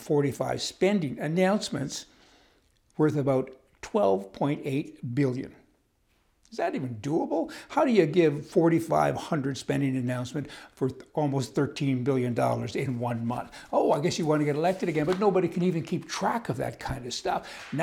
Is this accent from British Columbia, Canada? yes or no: no; Vermilion, Alberta, Canada; And I'm from Vermilion, Alberta. I mean, don't talk to me about dirt roads.